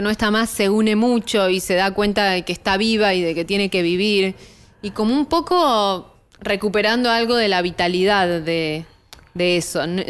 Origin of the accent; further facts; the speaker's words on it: Buenos Aires, Argentina; Yo nací en Buenos Aires, soy súper porteña